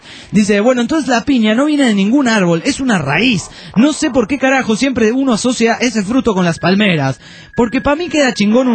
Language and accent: Spanish; Pergamino, Buenos Aires Province, Argentina; de Pergamino, Argentina.